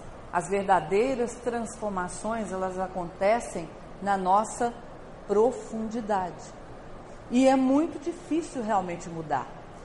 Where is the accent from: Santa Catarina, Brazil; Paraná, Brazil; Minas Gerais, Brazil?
Minas Gerais, Brazil; E nós, como somos de Minas Gerais, a gente lê esse texto oriental e quer continuar a ilustração.